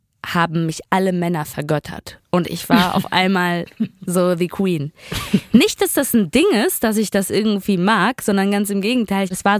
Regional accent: Duisburg, North Rhine-Westphalia, Germany; now in Berlin, Germany; Vorher war ich eine leidenschaftliche Fahrradfahrerin, so in Duisburg, in dem Dorf, wo ich groß geworden bin.

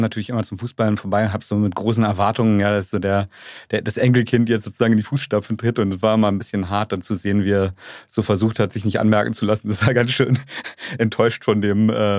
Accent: Strausberg, Brandenburg, Germany; bin sehr, sehr bodenständig aufgewachsen in Strausberg, was super coole Kindheit war

